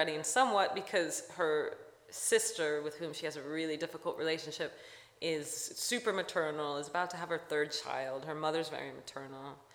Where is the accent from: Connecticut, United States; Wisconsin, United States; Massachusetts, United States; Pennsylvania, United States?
Connecticut, United States; Stamford; the house of my best friend growing up in Stamford, Connecticut, which was a place that I was at all the time